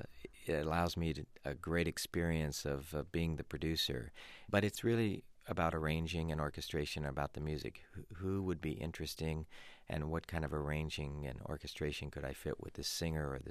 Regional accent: Los Angeles, California, United States; Growing up in Los Angeles, I was afforded a lot of opportunities.

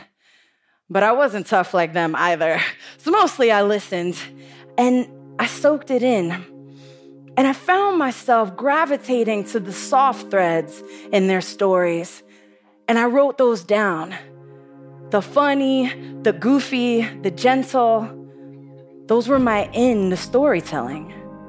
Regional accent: Bronx, New York, United States

